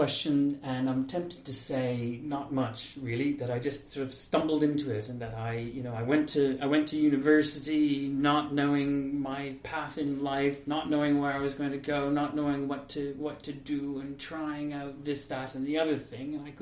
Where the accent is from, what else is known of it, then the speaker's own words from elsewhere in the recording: Canada; I was in Canada. I'm from Canada, and I did my BA, my MA there at the University of Alberta in French history and French language.